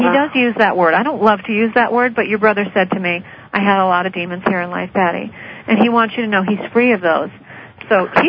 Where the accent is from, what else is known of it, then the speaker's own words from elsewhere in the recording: Connecticut, United States; coming in Connecticut this April. We hold it at a beautiful old historic bed and breakfast here in my hometown